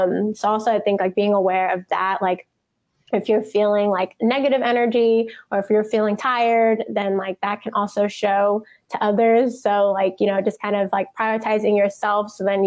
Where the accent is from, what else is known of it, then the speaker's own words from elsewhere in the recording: California, United States; Like, I'm originally from California. Like, I don't like the cold.